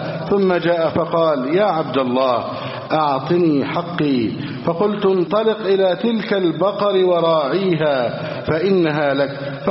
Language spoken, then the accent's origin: Arabic; Egypt; اللهم احفظ بلدنا مصر أمنا أمانا سخاء رخاء